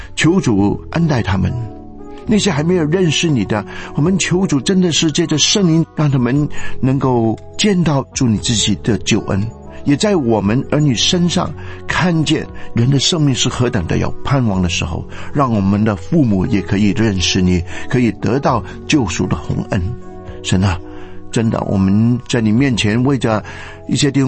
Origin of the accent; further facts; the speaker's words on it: China; 我们中国人有话说，百行孝为先，谁敢说不要爱父母啊？